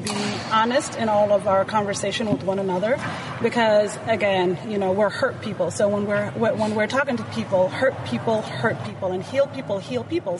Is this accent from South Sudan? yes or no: yes; South Sudan; now in United States; And I'm South Sudanese American, been here for 21 years, and I'm coming from Pennsylvania.